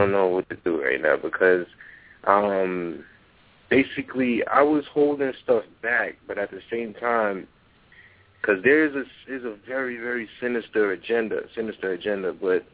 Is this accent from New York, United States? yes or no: yes; Bronx, New York, United States; Blessings and thanks. … from the Bronx.